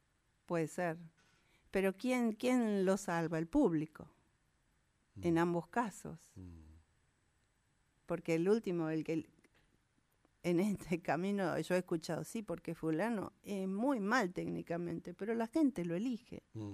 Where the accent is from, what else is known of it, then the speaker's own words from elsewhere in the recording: San Isidro, Buenos Aires Province, Argentina; Yo nací en San Isidro.